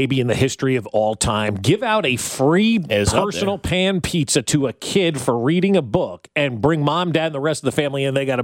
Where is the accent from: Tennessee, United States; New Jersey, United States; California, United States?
New Jersey, United States; We used to call it plain where I grew up in Jersey.